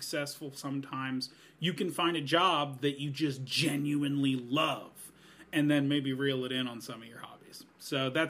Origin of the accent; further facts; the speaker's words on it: New Orleans, Louisiana, United States; now in Washington, United States; Well, man, I am from the South, from New Orleans, Louisiana, and a lot of things brought me up here, but usually I would go with the climate.